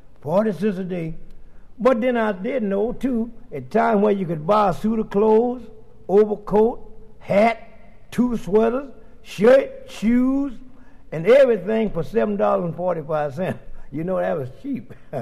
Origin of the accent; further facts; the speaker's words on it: Hampton, Georgia, United States; Because I was born in Georgia, in Hampton, Georgia. That's about 32 miles below Atlanta, Georgia. Out in the country, there wasn't but about 10 stores there.